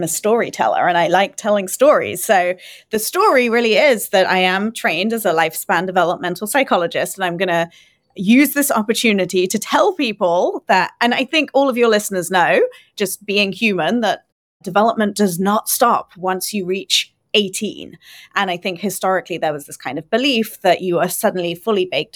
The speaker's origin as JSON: {"language": "English", "town": "Swindon", "region": "South West England", "country": "United Kingdom", "said": "So I'm from a town called Swindon, which is 80 miles west of London in the UK. So it's very close to Bath, in fact."}